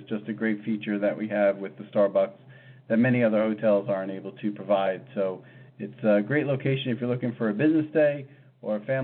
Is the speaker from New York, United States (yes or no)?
yes; Smithtown, New York, United States; I actually was born and raised in Long Island, Smithtown, New York